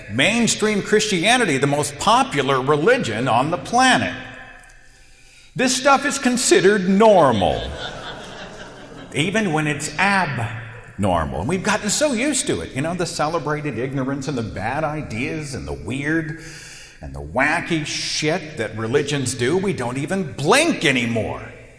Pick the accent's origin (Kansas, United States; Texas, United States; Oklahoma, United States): Oklahoma, United States; Tulsa; I was driving in my hometown. I live in Tulsa, Oklahoma